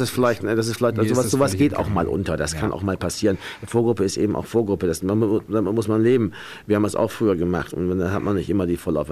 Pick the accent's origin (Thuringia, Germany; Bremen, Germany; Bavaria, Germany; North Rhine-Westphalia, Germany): Bremen, Germany; Ja, aber weil ich bin ja Bremer, ich habe ja keine Wahl.